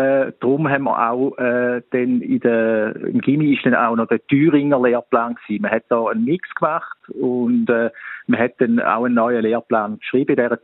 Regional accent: Switzerland; bei uns in der Schweiz

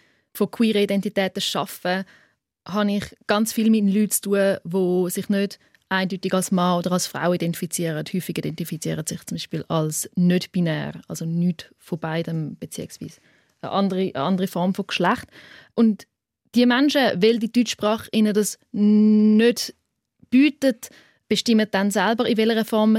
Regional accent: Switzerland; first language Swiss German; Also, Schweizerdeutsch ist auch meine Muttersprache.

